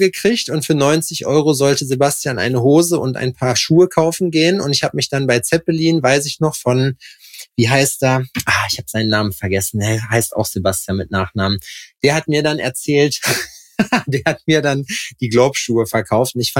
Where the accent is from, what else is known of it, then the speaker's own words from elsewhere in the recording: Schalksmühle, North Rhine-Westphalia, Germany; Ja, dann kannst du ja mit Schalksmühle was anfangen.